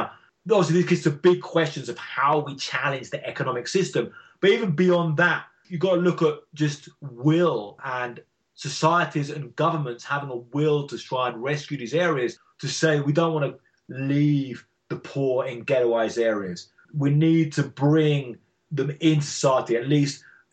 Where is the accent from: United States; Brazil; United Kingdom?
United Kingdom; England; moved away; You know, I grew up in England and didn't like the police much when I grew up